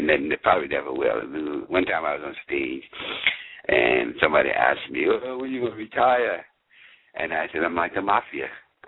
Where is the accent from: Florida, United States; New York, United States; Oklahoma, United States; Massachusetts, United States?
New York, United States; New York City; So when I was younger, I grew up in New York City